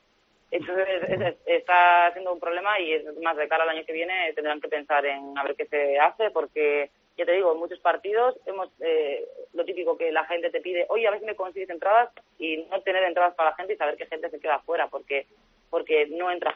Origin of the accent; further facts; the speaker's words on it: Spain; al principio era un poco la gracia, ¿no?, de que éramos muchas españolas